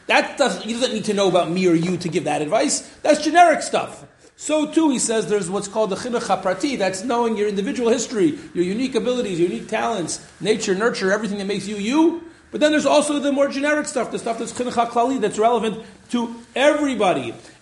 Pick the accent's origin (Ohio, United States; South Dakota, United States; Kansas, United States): Ohio, United States; Cincinnati; specifically the great moment in history for my hometown, Cincinnati